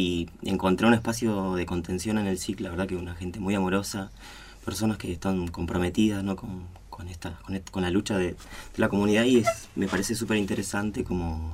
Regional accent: Buenos Aires, Argentina; De Buenos Aires vengo.

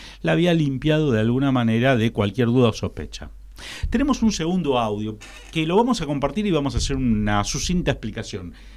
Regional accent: Argentina; como tantos argentinos teníamos miedo

